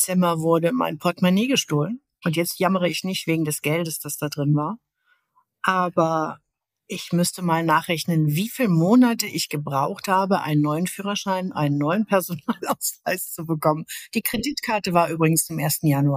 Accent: Linnich, North Rhine-Westphalia, Germany; also born or lived in Jülich; bin geboren in Jülich. Das ist im Rheinland. In Jülich an der Ruhr ohne H. Da bin ich geboren. Aufgewachsen bin ich in Linnich. Das ist noch kleiner als Jülich. Ist aber auch noch eine Stadt.

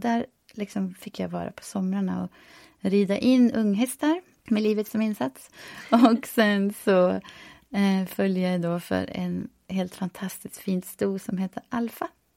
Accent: Gävleborg County, Sweden; born there; precis som vår gård heter, så jag är född här i Hälsingland. På gården och jag är nu 51 år.

